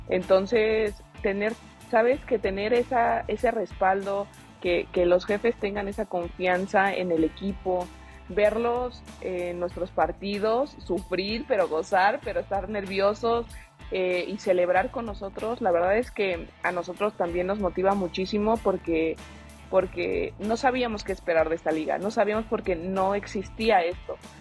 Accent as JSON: {"language": "Spanish", "region": "Mexico City", "country": "Mexico", "said": "Si bien yo, siendo capitalina"}